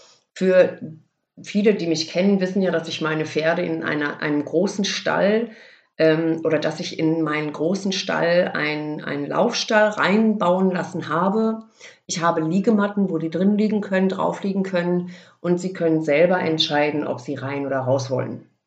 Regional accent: Lippstadt, North Rhine-Westphalia, Germany; now in Rüthen, Germany; Ich muss dazu sagen, ich komme aus Lippstadt eigentlich gebürtig und das sind 30, 35 Kilometer, 25 Kilometer, ich weiß es nicht genau.

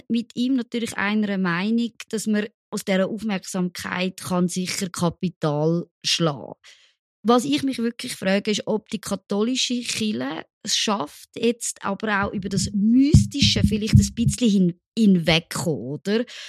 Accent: Zurich, Switzerland; ich komme aus Zürich, das sind nicht Katholiken, die Zürcher Familie.

